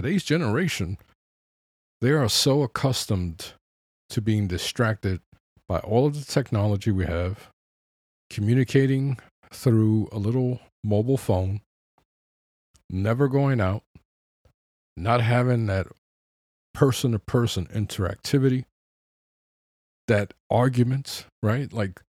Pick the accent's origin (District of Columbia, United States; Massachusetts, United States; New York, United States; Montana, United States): New York, United States; Bronx; Now, I grew up in the Bronx. I'm a child of the 70s, where in every corner of the Bronx, there was a building that was burnt down by the landlords to get insurance money.